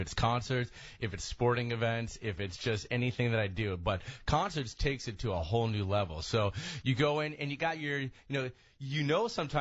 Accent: Chicago, Illinois, United States; I mean, I'm born and raised in Chicago here. So I was born and raised at Outer Drive East, 400 East Randolph, if you guys know that.

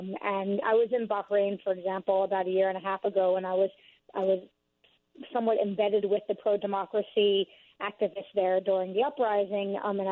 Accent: Philadelphia, Pennsylvania, United States; also born or lived in Palestine / Israel; I come from Philadelphia originally, though it's been quite a while since I've lived there.

